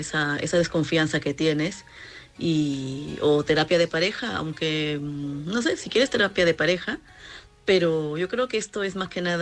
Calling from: Madrid, Community of Madrid, Spain; de Madrid

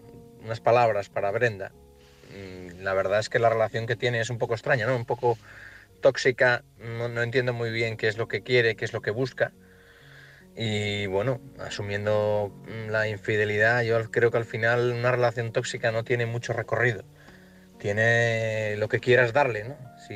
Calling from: Oviedo, Asturias, Spain; de Oviedo. Bueno, hace unos días que no llamo, pero siempre os escucho.

